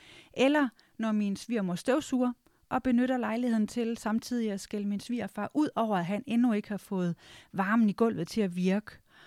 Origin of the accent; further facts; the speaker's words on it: North Denmark Region, Denmark; I Vendsyssel, hvor jeg voksede op, der var det ikke udbredt at sætte ord på sine følelser.